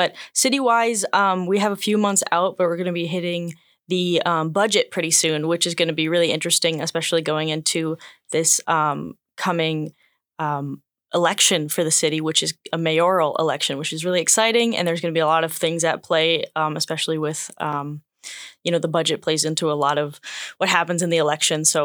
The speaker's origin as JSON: {"language": "English", "region": "Minnesota", "country": "United States", "tie": "born or raised there", "also_born_or_lived": "Montana", "moved": "as an adult", "lives_now": "Juneau, United States", "said": "Yeah, I'm from Minnesota, born and raised till I was 18. And then I went to Montana and I got my BFA in journalism."}